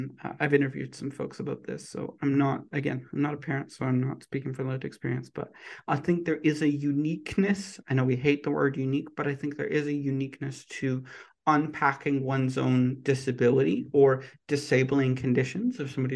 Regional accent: United Kingdom; born there; and I was born in Britain.

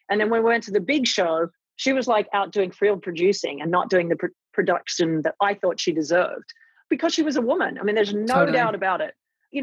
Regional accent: Australia; But growing up in Australia, I mean, I was lucky enough in some respects that I wasn't out when I was living in Australia, and I was in Australia.

